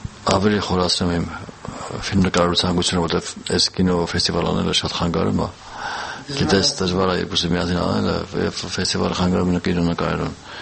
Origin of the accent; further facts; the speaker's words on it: Georgia; երկուսը Վրաստանից ենք, վրացը հայ